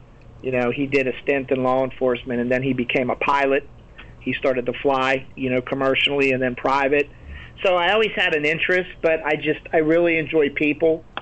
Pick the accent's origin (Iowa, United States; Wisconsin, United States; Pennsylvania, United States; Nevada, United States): Pennsylvania, United States; Canonsburg; You know, I grew up in the North Strabane, Canonsburg area.